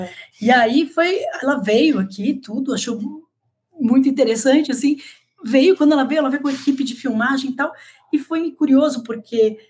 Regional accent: São Paulo, Brazil; born there; Então, eu, por exemplo, nasci na Brasilândia

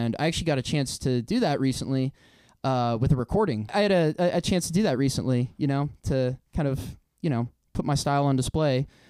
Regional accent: Youngstown, Ohio, United States; you know, I'm from Youngstown originally, and, you know, those guys are from Youngstown.

